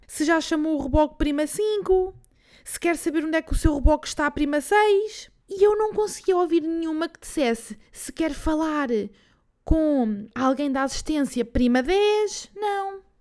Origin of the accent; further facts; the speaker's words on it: Leiria, Portugal; Estava a pegar no carrinho para seguir para Leiria, para passar o fim de semana. Na minha terra natal, nascida e criada leiriense.